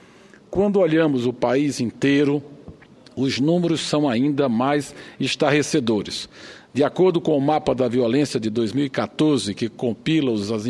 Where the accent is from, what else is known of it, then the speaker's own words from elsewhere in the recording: Pernambuco, Brazil; Trago aqui o exemplo concreto de Pernambuco, o estado de onde venho.